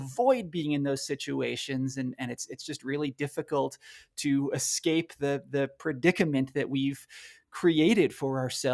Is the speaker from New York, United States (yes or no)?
yes; New York, United States; I grew up in the Hudson Valley, but, you know, today I live in rural Colorado